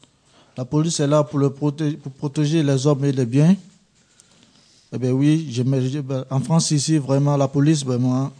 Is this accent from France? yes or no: no; Côte d’Ivoire; chez moi, en Côte d'Ivoire